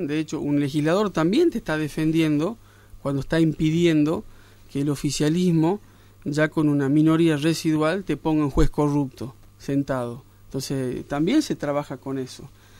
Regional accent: Argentina; porque somos Argentina

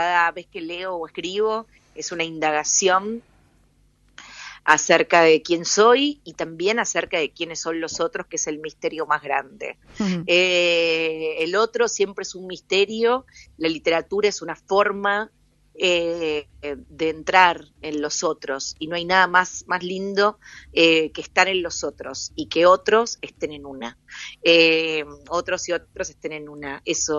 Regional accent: Argentina; como muchos argentinos y argentinas, soy una desocupada.

